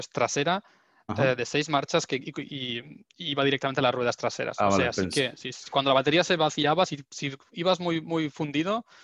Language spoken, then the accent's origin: Spanish; Spain; moved away; also born or lived in Germany; Digo, no, yo soy morenito, pero no, soy español.